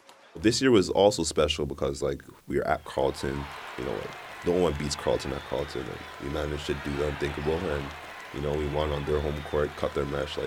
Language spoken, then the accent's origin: English; Mississauga, Ontario, Canada; I'm from Mississauga, Ontario.